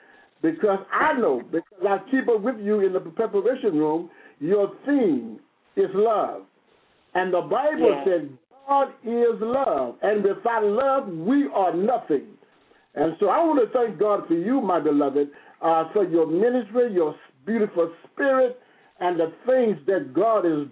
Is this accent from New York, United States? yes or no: no; Houston, Texas, United States; born and raised in Houston, Texas.